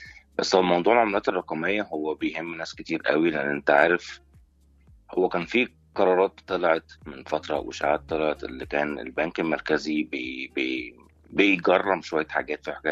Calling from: Obour, Cairo Governorate, Egypt; من القاهره

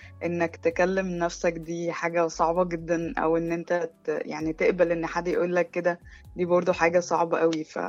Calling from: Cairo, Cairo Governorate, Egypt; أنا من القاهرة.

